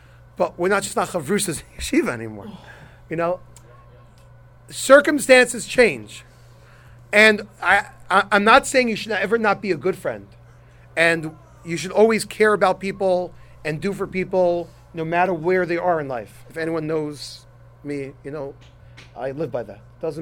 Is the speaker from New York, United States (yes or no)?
yes; Brooklyn, New York, United States; I'm from Brooklyn. And when I was growing up, in my tween years, 6th, 7th, and 8th grade, I had my chevra, my posse, and, you know, I had a sidekick.